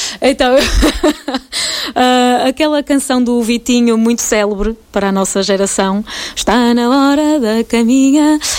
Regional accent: Barcelos, Braga, Portugal; eu nasci em Barcelos, em Roriz, na aldeia de Roriz, uma aldeia muito, muito bonita, com muito boa gente. E foi uma infância feliz

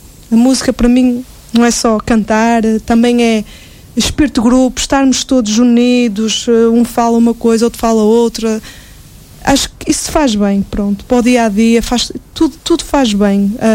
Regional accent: Mozelos, Aveiro, Portugal; lá da minha zona, de Mozelos

